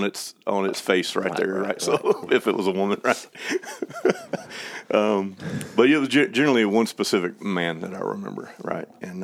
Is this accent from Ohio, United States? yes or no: no; Cattle Mills, Texas, United States; So I grew up in Cattle Mills, Texas, and basically was going back and forth between my grandmother's little Baptist church out in the country and between a Pentecostal Assemblies of God that was in town.